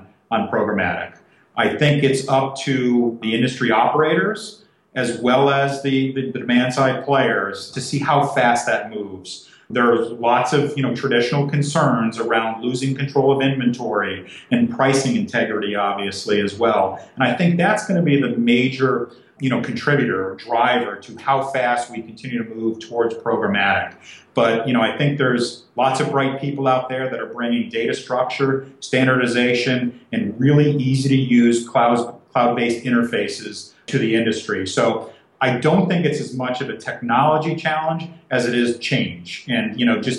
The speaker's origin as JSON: {"language": "English", "region": "New York", "country": "United States", "moved": "as an adult", "lives_now": "Columbus, United States", "said": "I'm from New York. I've lived in Columbus 20 years. It's been a great place to raise a family."}